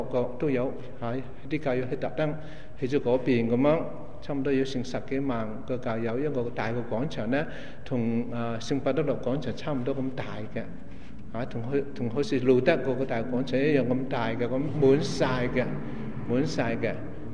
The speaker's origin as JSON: {"language": "Cantonese", "country": "China", "said": "我哋中国人朝圣嘅地方，我哋中国教友朝圣嘅地方"}